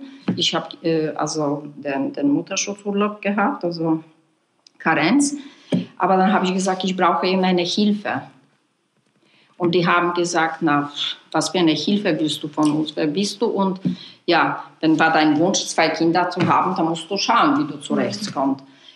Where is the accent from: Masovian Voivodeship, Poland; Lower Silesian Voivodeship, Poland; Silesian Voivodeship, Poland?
Masovian Voivodeship, Poland; Warsaw; born or raised there; German is a second language